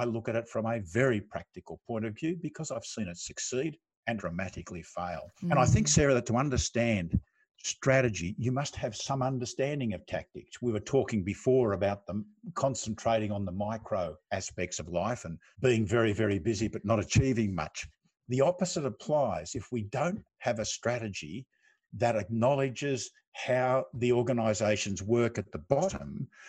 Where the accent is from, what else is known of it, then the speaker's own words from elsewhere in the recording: Australia; much more than my military career, I'm an Australian.